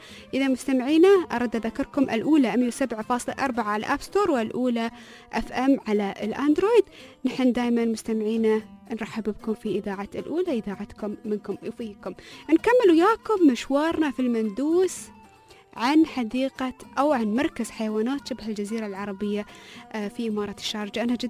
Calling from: Kuwait; وأنا أتابعكم من الكويت

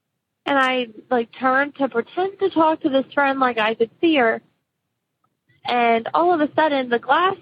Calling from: Texas, United States; also born or lived in Lafayette, Louisiana

